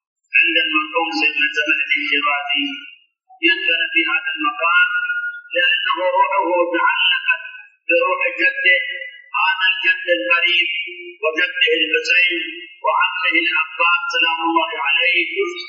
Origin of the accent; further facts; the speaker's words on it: Iraq; moved away; 32 سنة كنت هارب أنا من العراق،